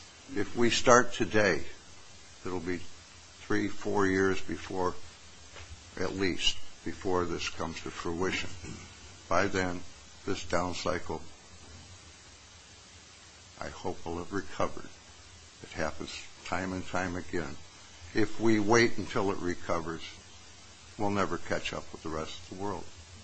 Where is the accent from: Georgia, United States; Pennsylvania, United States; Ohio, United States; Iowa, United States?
Ohio, United States; now in Maine, United States; I live in Maine. I'm from Ohio. I'm from away. I live in Maine in large part because of the environment.